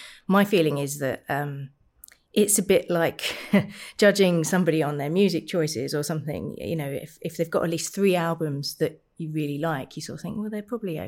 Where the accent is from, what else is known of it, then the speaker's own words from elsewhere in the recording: Enfield, London, United Kingdom; In Enfield, North London.